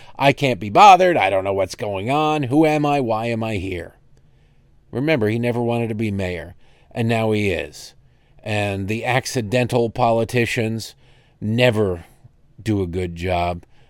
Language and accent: English; Detroit, Michigan, United States; It's in my hometown of Detroit.